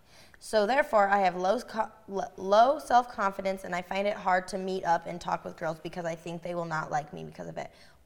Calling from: Manchester, North West England, United Kingdom; I'm from Manchester, UK

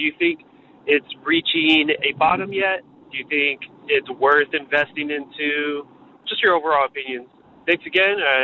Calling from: Sunnyvale, California, United States; Hi, this is … I'm from Sunnyvale, California. Big fan of the show.

